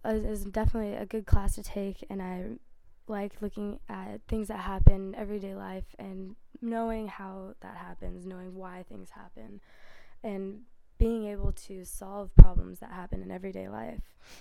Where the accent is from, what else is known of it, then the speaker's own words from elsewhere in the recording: Los Gatos, California, United States; I'm from Los Gatos, California. It is 20 minutes north of Santa Cruz, a little bit more inland and over the mountains